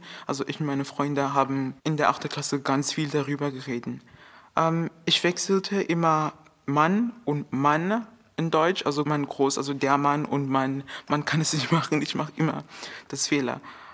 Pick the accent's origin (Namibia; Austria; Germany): Namibia; German is a second language; ich komme aus Namibia und ich bin im Jahr 1999 geboren.